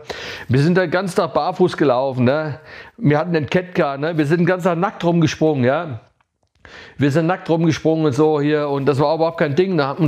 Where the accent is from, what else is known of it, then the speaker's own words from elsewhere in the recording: Pohlgöns, Hesse, Germany; Ich bin aufgewachsen in Polgöns, auf dem Windhof, ja. Im Sudetenring, ja. Da bin ich aufgewachsen